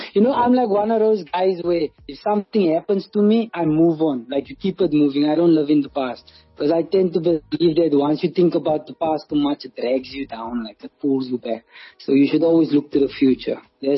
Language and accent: English; North West, South Africa; because I'm from Northwest and going to Cape Town and start and going to go play for a top academy.